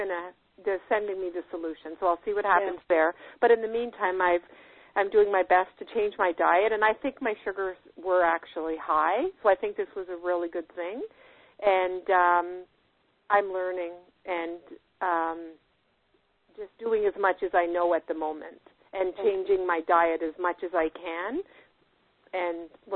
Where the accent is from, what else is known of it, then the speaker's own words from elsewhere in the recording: Canada; the strips, I'm from Canada, were going to bankrupt me.